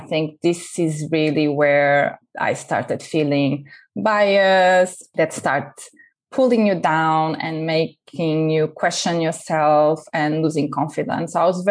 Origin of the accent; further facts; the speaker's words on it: Portugal; English is a second language; So I grew up in Portugal. I'm Portuguese.